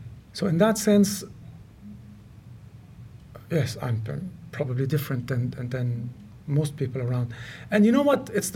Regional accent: Lebanon; yes, I feel I'm from Lebanon and I live in Lebanon and my heart is there and my roots are there.

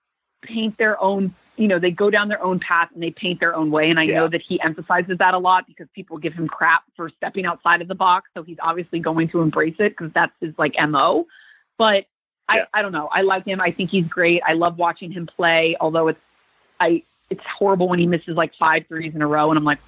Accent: Miami, Florida, United States; I mean, I'm from Miami, and the Heat were really crappy for the past 2 years

